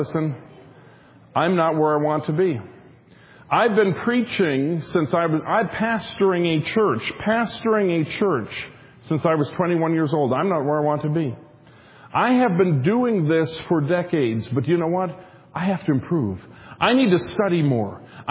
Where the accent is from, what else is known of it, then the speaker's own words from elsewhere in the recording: Minnesota, United States; You're from Indiana. I'm from Minnesota.